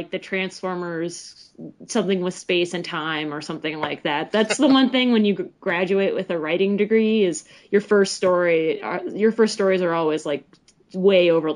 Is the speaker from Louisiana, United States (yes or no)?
no; Detroit, Michigan, United States; Sure. I guess where I'm from, I'm originally grew up right outside of Detroit.